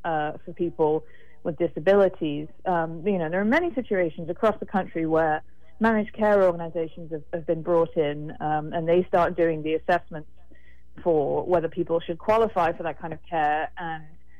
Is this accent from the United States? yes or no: no; United Kingdom; You know, I'm from Britain.